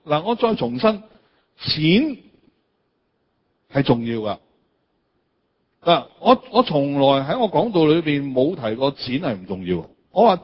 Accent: Guangdong, China; 你要明白，我哋肯定覺得我哋廣東人有個態度咩？

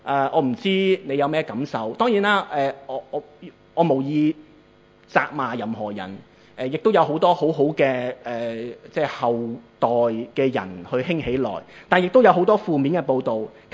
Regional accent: Chaozhou, Guangdong, China; 我是一个潮州裔的家庭长大的潮州人

